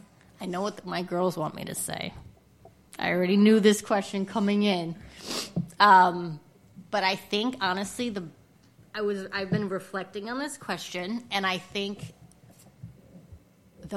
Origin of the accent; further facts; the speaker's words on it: Copake, New York, United States; I grew up here in Columbia County, which was like a lot of woods, and I didn't grow up in Hudson. I grew up in Copake, and I wanted to like go to the big city